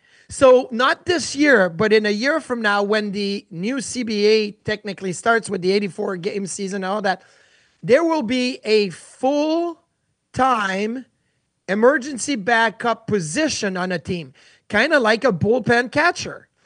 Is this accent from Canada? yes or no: yes; Quebec, Canada; especially for me growing up in Quebec